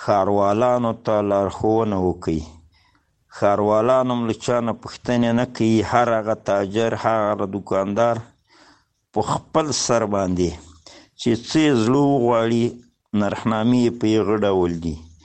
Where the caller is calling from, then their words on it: Nangarhar, Afghanistan; د ننګرهار دی ولایت نه